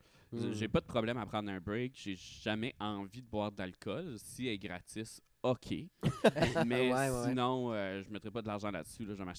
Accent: New Brunswick, Canada; Pas mal avec ma grand-mère quand j'étais jeune au Nouveau-Brunswick.

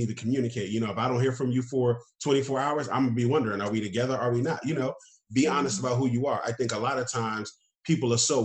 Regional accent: New York, United States; And again, I'm from New York.

